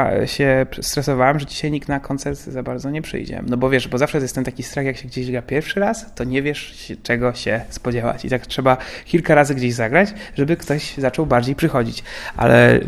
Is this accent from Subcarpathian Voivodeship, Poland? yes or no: yes; Rzeszów, Subcarpathian Voivodeship, Poland; z Rzeszowa, z moich stron